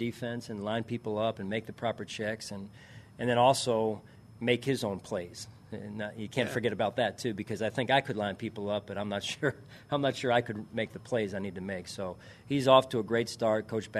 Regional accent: Philadelphia, Pennsylvania, United States; And you grow up around those voices, and he's one of the ones I grew up around in Philadelphia.

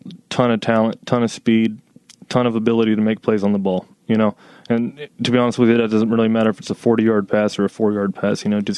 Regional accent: Iowa, United States; also born or lived in Indiana / Chicago; You know, that's growing up in Iowa ever since high school, going to Purdue in college, and then starting off in Chicago.

